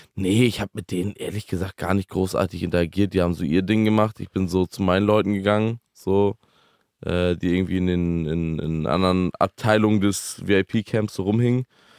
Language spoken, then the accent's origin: German; Lübeck, Schleswig-Holstein, Germany; ich bin in Lübeck aufgewachsen